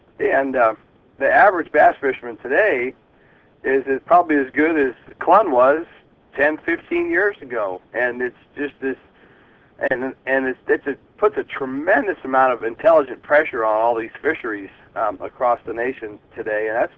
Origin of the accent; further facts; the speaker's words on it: West Coast, United States; moved away as an adult; now in Texas, United States; My wife and Jill and I moved to Texas in 1990. I grew up out in the West Coast and fished all those lakes out there.